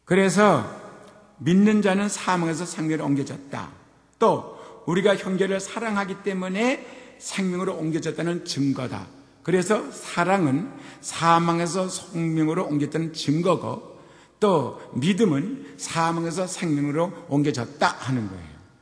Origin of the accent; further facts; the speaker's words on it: South Korea; 나는 한국 사람이고 동양 사람이기 때문에